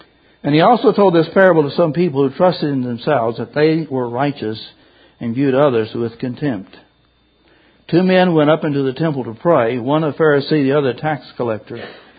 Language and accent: English; Kentucky, United States; I grew up in Kentucky 100 years ago, I know.